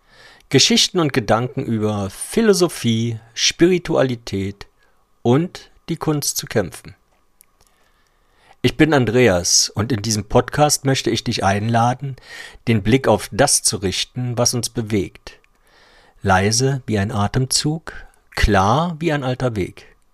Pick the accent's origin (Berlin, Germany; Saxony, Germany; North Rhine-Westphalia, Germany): Berlin, Germany; Von meiner Kindheit in Berlin-Lichtenberg bis zu jenem Mai, an dem sich mein Leben plötzlich anders anfühlte.